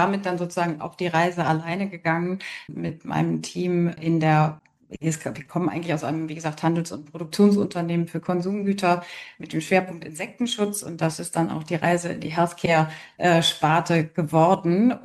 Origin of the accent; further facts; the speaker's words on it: Northern Germany, Germany; now in Hamburg, Germany; Ich komme aus Norddeutschland, lebe in Hamburg und bin seit 20 Jahren Unternehmerin, fünffache Mutter und glücklich verheiratet. Und zeitlang im Ausland gelebt, aber fühle mich in Deutschland und besonders in Norddeutschland sehr wohl.